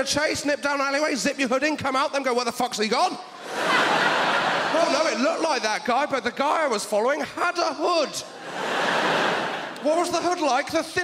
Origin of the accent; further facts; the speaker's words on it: South West England, United Kingdom; When I was growing up in Devon, the most advanced technology I had was if I held a buttercup underneath another child's chin.